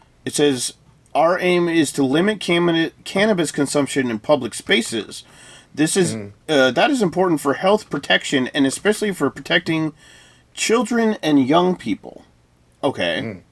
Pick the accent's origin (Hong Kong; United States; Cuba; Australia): United States; as an American